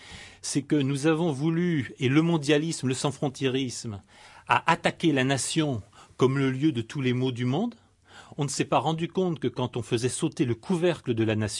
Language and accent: French; Brittany, France; Je suis moi-même breton.